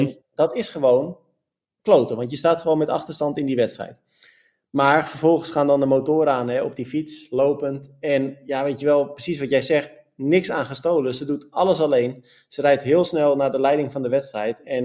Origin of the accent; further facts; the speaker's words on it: Netherlands; En hoe wij als Nederlanders daar toch een beetje jaloers naar kijken.